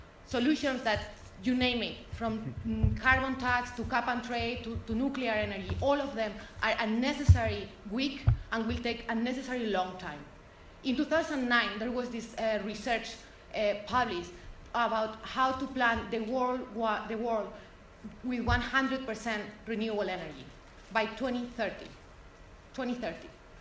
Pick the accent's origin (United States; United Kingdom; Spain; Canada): Spain; I'm from Spain and I can tell you she's not a good woman at all.